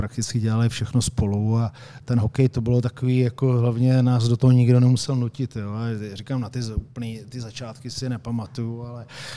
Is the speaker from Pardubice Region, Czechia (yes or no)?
no; Liberec, Liberec Region, Czechia; pak jsem se přesunul teda do rodného Liberce, kde jsem ukončil kariéru